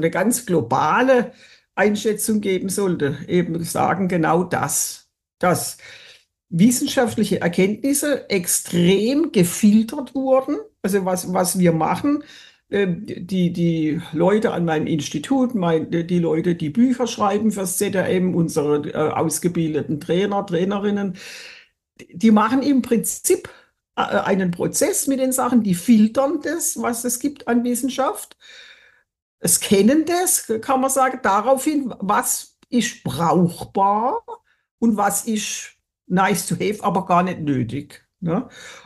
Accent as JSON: {"language": "German", "region": "Baden-Württemberg", "country": "Germany", "said": "Also ich bin ja Badenerin, wie man hört. Nicht Schwäbin, sondern Badenerin."}